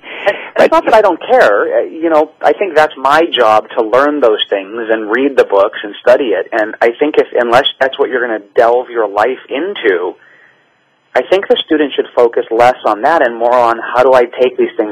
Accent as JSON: {"language": "English", "region": "Hawaii", "country": "United States", "tie": "born or raised there", "said": "But I grew up in Hawaii, so, I mean, they had Hawaii 5-0, Magnum P.I."}